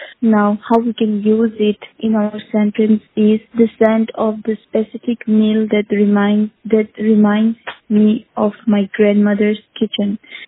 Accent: Rajasthan, India; Hello everyone … I'm a teacher from Rajasthan.

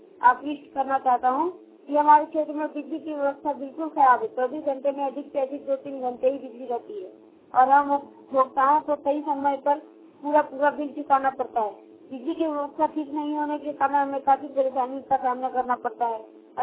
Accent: Giridih, Jharkhand, India; ग्राम Telodih post Doranda थाना धनबाद जिला गिरिडीह झारखंड का रहने वाला हूँ।

